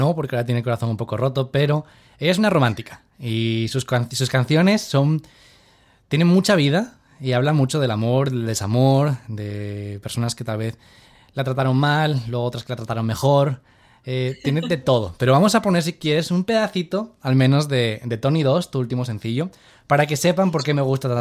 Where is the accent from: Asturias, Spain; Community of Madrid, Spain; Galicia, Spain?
Asturias, Spain; Gijón; Yo soy de Gijón, también del norte. Nos gusta lo verde, nos gusta lo frío y nos gusta que llueva, ¿verdad?